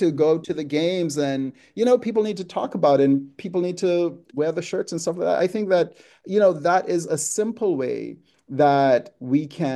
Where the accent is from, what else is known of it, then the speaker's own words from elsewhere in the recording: Bahamas; Growing up in the Bahamas, but I used to see the, you know, when tourists would come in and they would wear their Gators shirt, right?